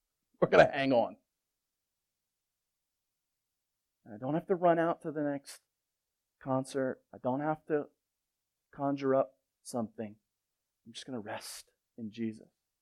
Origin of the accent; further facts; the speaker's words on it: Baltimore, Maryland, United States; But that's because I'm from Baltimore.